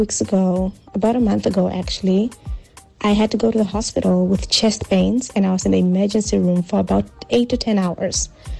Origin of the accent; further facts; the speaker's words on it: Namibia; now in United States; So the biggest difference between growing up in Namibia and living in Florida is probably how divisive the politics are.